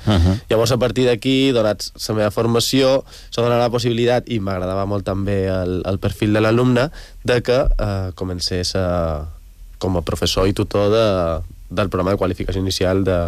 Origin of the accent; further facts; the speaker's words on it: Barcelona, Catalonia, Spain; jo venc de Barcelona i el meu barri de Barcelona també era un barri molt obrer, molt Sant Andreu